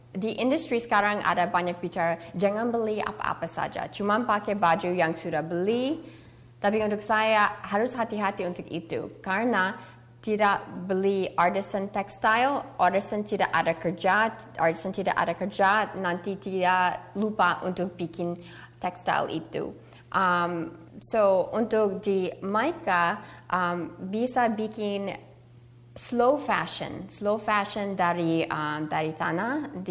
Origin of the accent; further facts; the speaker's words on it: Indonesia; Waktu saya anak kecil, dia like ketawa dengan saya orang Cina, tapi saya tidak orang Cina, saya orang Indonesia.